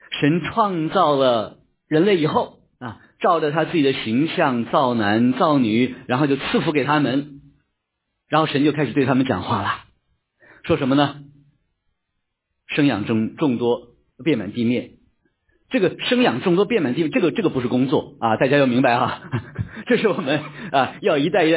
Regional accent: northern China, China; 我小时候在北方长大

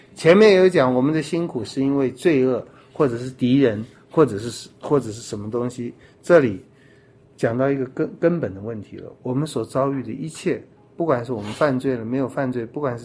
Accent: China; 我们中国人不是，中国人不大喜欢运动，不大喜欢跑啊跳啊，我觉得是西方来了我们才比较注重体育。

